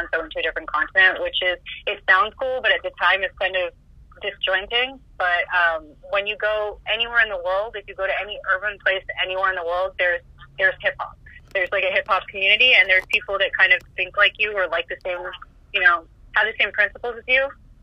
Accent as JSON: {"language": "English", "region": "New York", "country": "United States", "tie": "born or raised there", "said": "I was born in New York, so I was just... grew up around it. Like, it was just, you walk down the street, you can hear hip hop."}